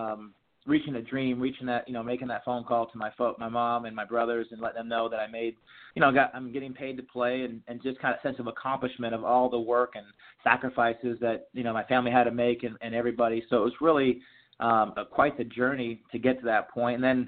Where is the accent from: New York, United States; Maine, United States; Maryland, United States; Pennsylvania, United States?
Maine, United States; growing up in Maine, you know, the season's so short, and you know, I had a little tee in my basement.